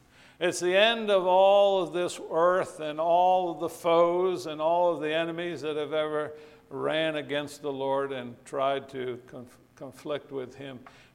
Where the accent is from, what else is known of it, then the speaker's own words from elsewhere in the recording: Rhode Island, United States; But I remember when I was raised in Rhode Island, and my dad would walk out in the snow